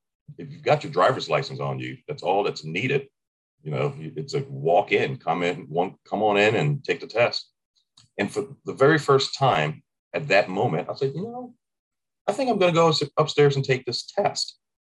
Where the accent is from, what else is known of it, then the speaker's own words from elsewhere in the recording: Maryland, United States; Now, I grew up in Howard County, Maryland.